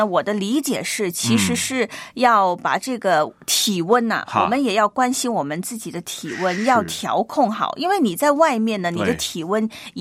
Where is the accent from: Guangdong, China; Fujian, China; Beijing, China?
Guangdong, China; 还有我们广东人就喜欢喝汤啊